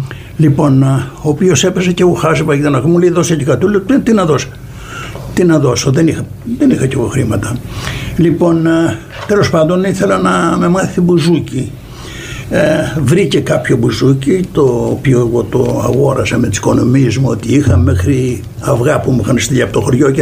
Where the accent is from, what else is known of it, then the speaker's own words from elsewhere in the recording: Kalamata, Peloponnese, Greece; λέω ότι είμαι την Καλαμάτα.